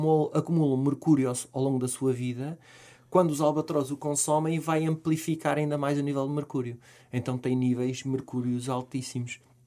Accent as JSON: {"language": "Portuguese", "country": "Portugal", "said": "Nós somos portugueses, somos à volta de 10, 11 milhões."}